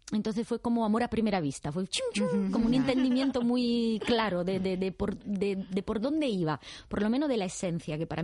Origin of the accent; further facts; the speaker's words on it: Italy; soy italiana.